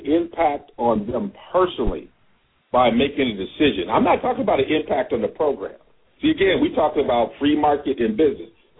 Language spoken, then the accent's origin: English; Michigan, United States; a couple of us, we're from Michigan, so it's always good to have one of our own on the show.